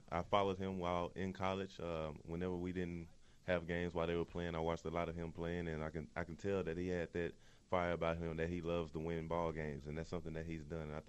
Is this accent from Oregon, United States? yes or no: no; Texas, United States; Yeah, I'm from Texas, so I'm way south, and this is way north.